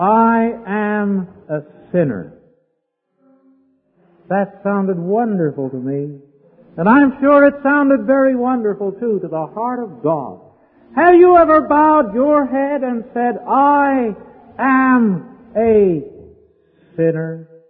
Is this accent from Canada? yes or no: yes; Canada; I'm from Canada, but I'm more interested in where I'm going than where I came from.